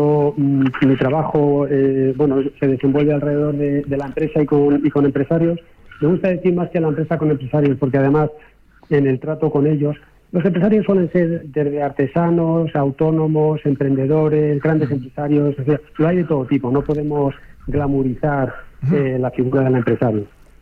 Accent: Castilla-La Mancha, Spain; También es del paisaje manchego, que es de donde yo soy

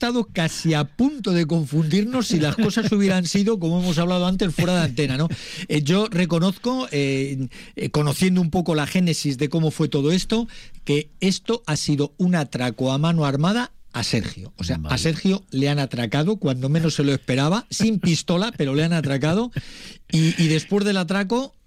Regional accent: Castile and León, Spain; somos chicarrones del norte, somos no castellano-leoneses, no somos usted palentino, yo leonés

